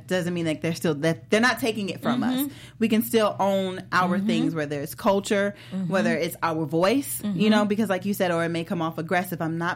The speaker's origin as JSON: {"language": "English", "town": "Chicago", "region": "Illinois", "country": "United States", "said": "Because I'm from Chicago and she's from Chicago."}